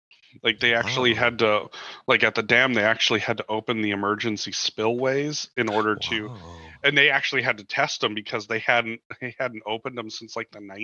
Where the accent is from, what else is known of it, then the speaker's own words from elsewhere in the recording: Midwest, United States; Because I don't know that that's necessarily because I grew up in the Midwest thing.